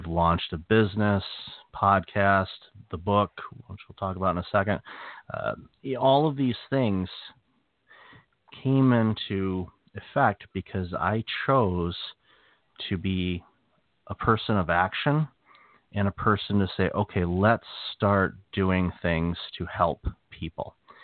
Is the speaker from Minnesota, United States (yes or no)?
no; Pontiac, Michigan, United States; also born or lived in Waterford; growing up in Pontiac, Michigan, and then moving to Waterford